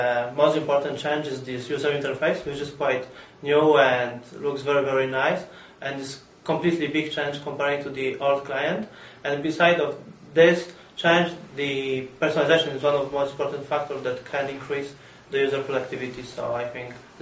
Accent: Poland; English is a second language; moved away as an adult; And I came from Poland, and I was studying at Wrocław University of Technology.

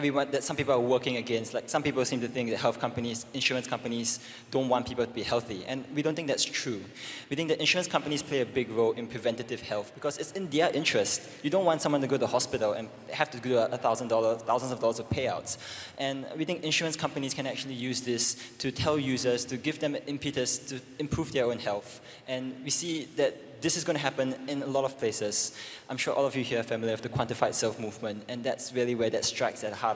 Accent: Australia; I come from Australia, and we live in the world of socialized medicine.

